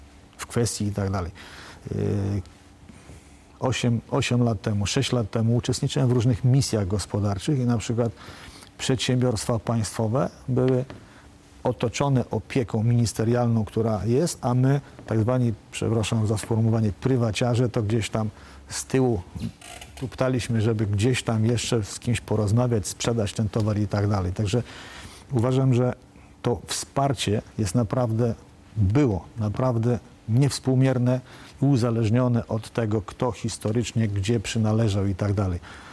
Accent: Siemiatycze, Podlaskie Voivodeship, Poland; Ja pochodzę z niewielkiej miejscowości Siemiatycze.

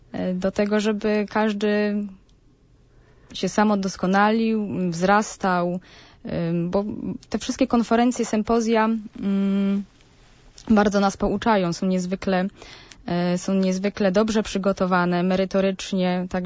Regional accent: Silesian Voivodeship, Poland; Przyjechałam z Górnego Śląska, a obecnie kontynuuję naukę na studiach doktoranckich

